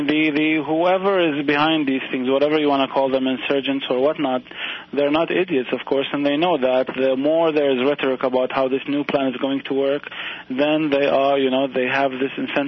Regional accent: Iraq; it's heartbreaking, not just because I'm from Iraq

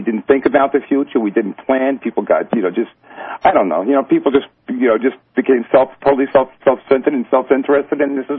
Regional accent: New York City, New York, United States; I grew up in a place called Bay Ridge, which is right across.

